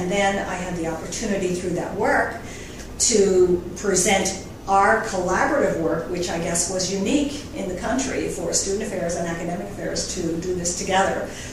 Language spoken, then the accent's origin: English; Pennsylvania, United States; I grew up in the North Hills of Pennsylvania. I graduated from North Allegheny High School.